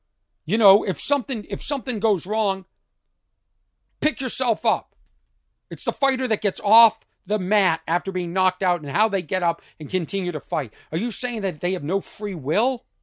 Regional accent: United States; born there; I'm very fortunate I was born in America.

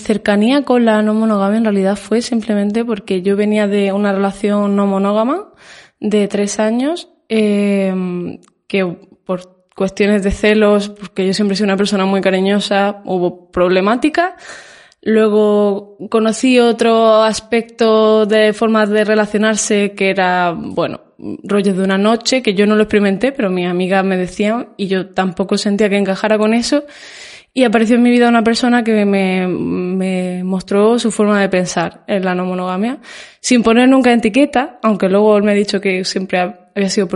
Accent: Granada, Andalusia, Spain; also born or lived in Málaga; now in Barcelona, Spain; yo me considero medio malagueña, medio granaína. porque nací en Granada, pero siempre he estado entre las dos ciudades, ¿no? Y precisamente estoy aquí en Barcelona

